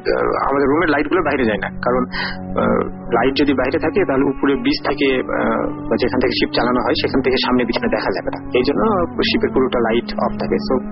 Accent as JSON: {"language": "Bangla", "town": "Naogaon", "region": "Rajshahi Division", "country": "Bangladesh", "tie": "born or raised there", "said": "আমার home town নওগাঁতে"}